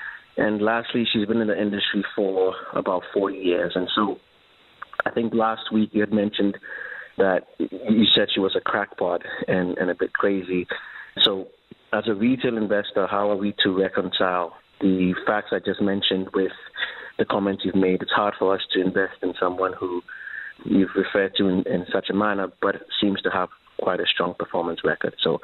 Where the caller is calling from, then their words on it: Dubai, United Arab Emirates; and I'm calling from Dubai.